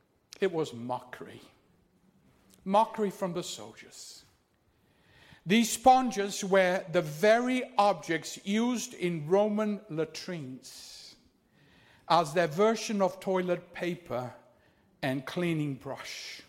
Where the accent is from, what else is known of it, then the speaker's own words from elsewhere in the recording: Brazil; I was born in Brazil and grew up in Brazil. I was surrounded by poverty.